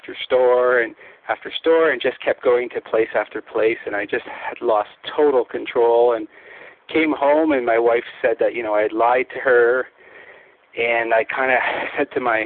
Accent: Ontario, Canada; I'm from Ontario, Canada.

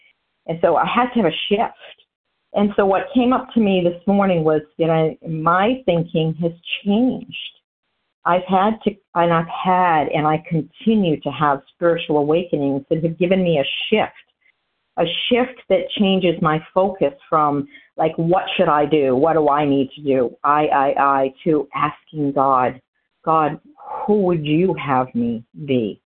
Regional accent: New Hampshire, United States; now in Florida, United States; I'm from New Hampshire, currently hailing from Florida, but grateful to be recovered today and of service here on this line.

